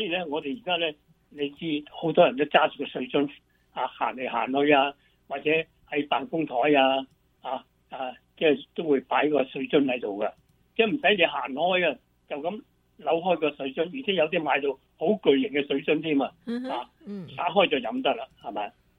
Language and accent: Cantonese; Guangdong, China; 不过我哋广东人通常都冇唔系咁中意食太辣嘅嘢